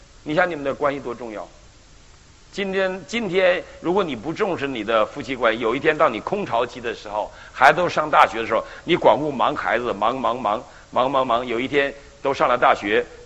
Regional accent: Northeast China, China; 我是东北人啊，我东北人，我太太上海人，我是学文的，她是学理的，我是偷渡过来的，她是留学过来的

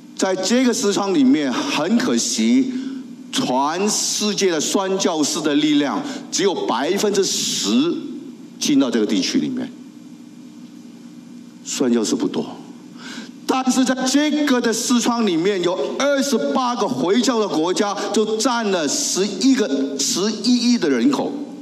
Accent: China; 不是单单在右边我们中国人得救

